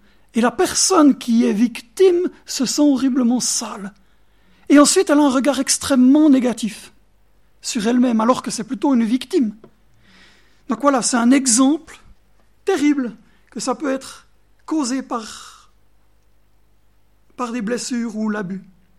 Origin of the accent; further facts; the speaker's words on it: Cameroon; born there; Je suis né au Cameroun, mes parents ont vécu au Cameroun